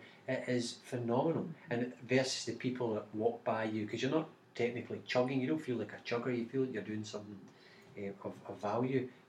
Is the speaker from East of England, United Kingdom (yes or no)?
no; Scotland, United Kingdom; I mean, Scotland's, I've grown up, I'm Scottish. Mm-hmm. Part of me is Scottish, part of me is Irish, but I class myself as a UK citizen.